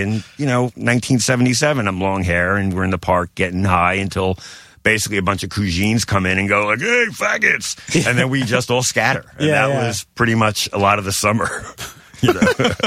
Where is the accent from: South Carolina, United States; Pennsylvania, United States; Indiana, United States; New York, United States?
New York, United States; Brooklyn; I grew up in Bensonhurst, Brooklyn, which, if you look back, it was the land of Saturday Night Fever.